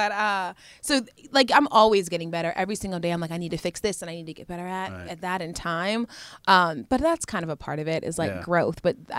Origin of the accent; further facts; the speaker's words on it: Georgia, United States; I'm from Georgia. We're a football family, really, mainly.